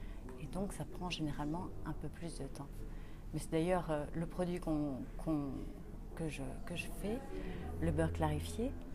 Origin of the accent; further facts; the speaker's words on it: Grenoble, Auvergne-Rhône-Alpes, France; Je suis une fille qui vient de montagne. Je suis grenobloise d'origine